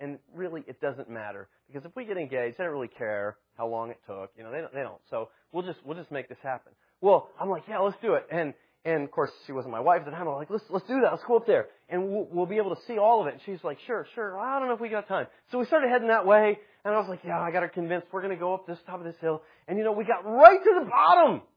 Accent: Midwest, United States; I'm from the Midwest, okay?

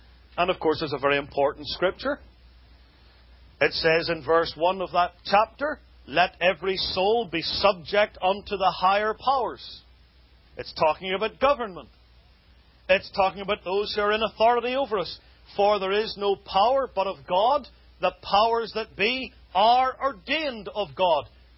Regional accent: United Kingdom; Of course, I come from the United Kingdom

